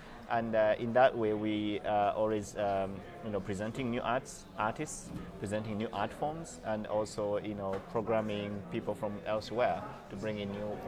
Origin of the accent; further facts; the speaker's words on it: Uganda; and I'm from Uganda